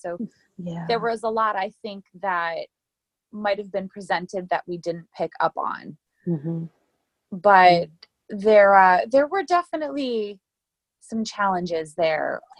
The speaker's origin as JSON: {"language": "English", "country": "United States", "said": "I just knew I'm American, and not that there's anything wrong"}